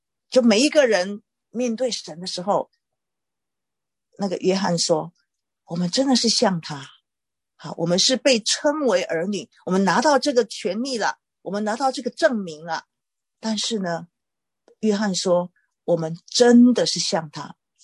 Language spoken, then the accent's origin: Chinese; Taiwan; 好像在我从台湾来的哈，台湾的话就要当兵